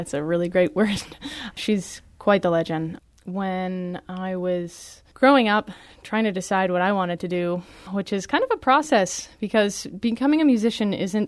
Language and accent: English; Brockton, Massachusetts, United States; I grew up on the south side of Boston. It's from Brockton, Massachusetts.